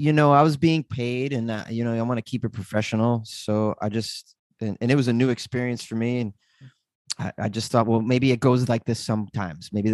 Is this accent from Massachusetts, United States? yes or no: yes; Boston, Massachusetts, United States; moved away; I'm from Boston. I had just moved from Boston.